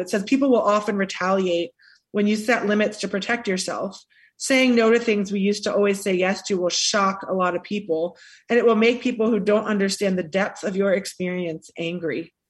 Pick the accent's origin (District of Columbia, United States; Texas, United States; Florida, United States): District of Columbia, United States; Washington; Like I'm from Washington, D.C., from a sort of affluent part of the city where lots of unspoken boundaries are a part of our lexicon.